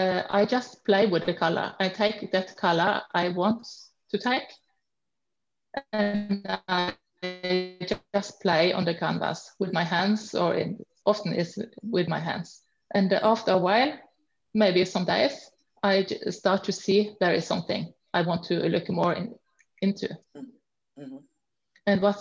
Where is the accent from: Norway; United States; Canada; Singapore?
Norway; I'm from Norway. I am a Norwegian artist.